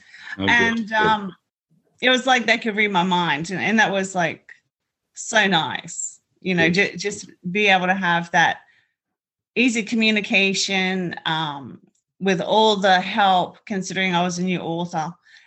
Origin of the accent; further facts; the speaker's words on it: Australia; moved away as an adult; now in United States; I was actually born and raised in Australia.